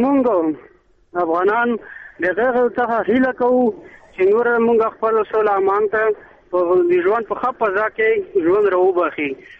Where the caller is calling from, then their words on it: Khost, Afghanistan; زما سلام له مونږ د افغانستان دی خوست ټول ځوانانو ته ورسوه